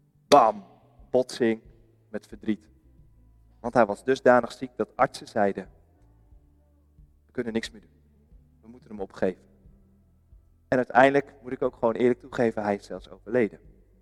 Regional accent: Putten, Gelderland, Netherlands; Laatst in ons dorp, ik kom uit Putten, was er een begrafenisstoet.

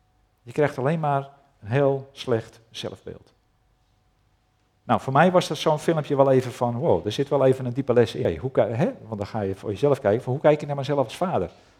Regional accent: Netherlands; We zijn Nederlanders, hè? En Nederlanders staan er bekend om dat ze een kritisch volkje zijn.

